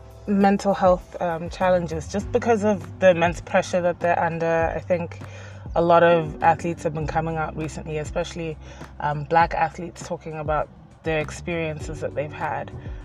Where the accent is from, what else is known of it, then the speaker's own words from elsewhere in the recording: Zambia; growing up in Zambia, there's not that many, there weren't even that many schools that had like swim teams.